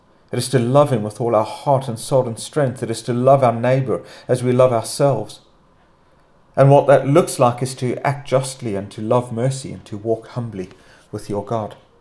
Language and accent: English; South Africa; now in Northern Ireland, United Kingdom; Growing up in South Africa, I would have seen the same thing